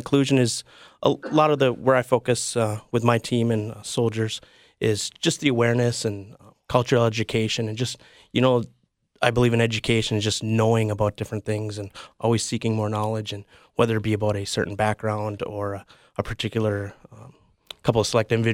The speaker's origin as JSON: {"language": "English", "town": "Cloquet", "region": "Minnesota", "country": "United States", "tie": "born or raised there", "said": "I grew up in the Duluth area, just outside of Duluth, around Cloquet and Renshaw specifically. It's just a small little town south of Cloquet, which most people probably won't know where it is, but just outside of Duluth."}